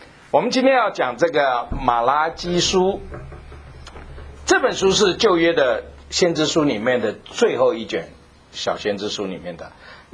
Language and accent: Chinese; Taiwan; moved away; 我小时候在台湾也没有看过这个雁啊